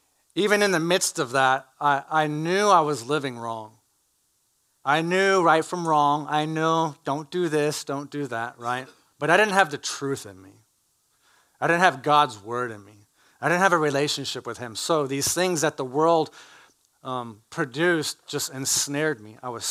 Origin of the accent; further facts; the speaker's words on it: Sugar Land, Texas, United States; Growing up in Sugar Land, southwest side of Houston, mom, dad, mom, nurse, dad, car sales. I'm the youngest, got an older brother, older sister. Was raised in a different denomination.